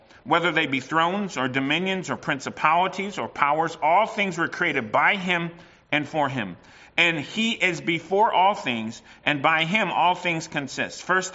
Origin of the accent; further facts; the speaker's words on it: United States; born there; I know I was born in the States, so that probably shocks you, but I'm not a rebel rouser.